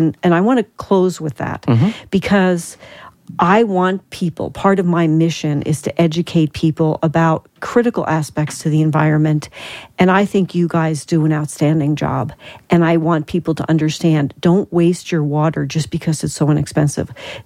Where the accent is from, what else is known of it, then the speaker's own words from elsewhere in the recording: New Jersey, United States; And part of that is because I grew up in New Jersey where we had our own well.